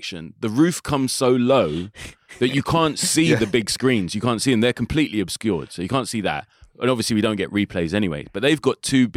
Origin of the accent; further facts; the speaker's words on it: Willesden, London, United Kingdom; So I grew up in Willesden